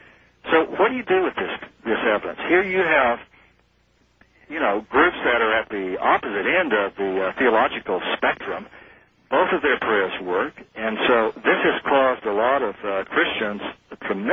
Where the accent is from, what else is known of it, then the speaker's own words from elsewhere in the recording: Texas, United States; I grew up in Central Texas, which we call the buckle of the Bible Belt.